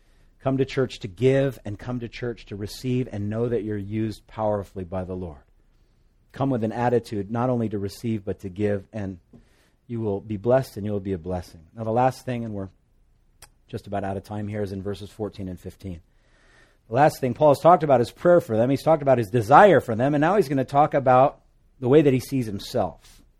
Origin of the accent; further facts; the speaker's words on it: Hawaii, United States; first language Hawaiian Pidgin; That's my first language. That's my mother tongue. Pidgin. I remember when I was in elementary school, my teacher, because I went to Sunset Beach Christian School on the North Shore